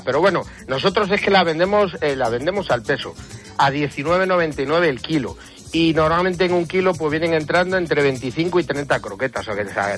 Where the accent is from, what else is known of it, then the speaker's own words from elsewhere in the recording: Astorga, Castile and León, Spain; La harina la traemos de mi pueblo, de León, que yo soy de Astorga